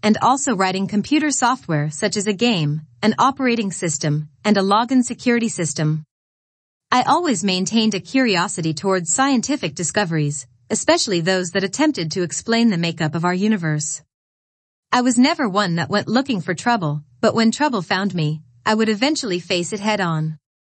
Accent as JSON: {"language": "English", "region": "England", "country": "United Kingdom", "tie": "born there", "said": "To share with you my background, I was born in England"}